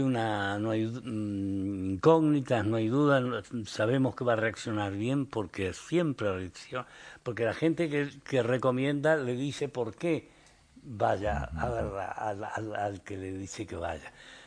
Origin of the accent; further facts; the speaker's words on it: Argentina; Tomo mate, que soy argentino.